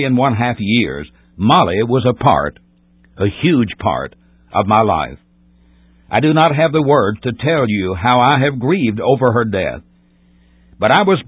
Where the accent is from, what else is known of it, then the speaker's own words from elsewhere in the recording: United States; I am thankful I was born and reared in the United States of America.